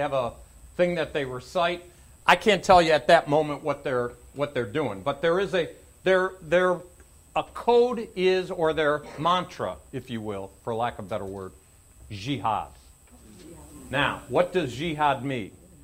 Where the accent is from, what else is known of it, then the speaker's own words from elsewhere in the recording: United States; I'm speaking as an American.